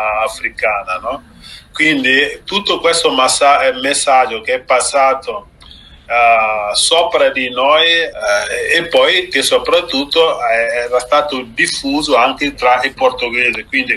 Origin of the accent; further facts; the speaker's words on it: Guinea-Bissau; moved away as an adult; now in Italy; allora io sono partito dalla Guinea Bissau perché all'epoca non c'era un'istituzione universitaria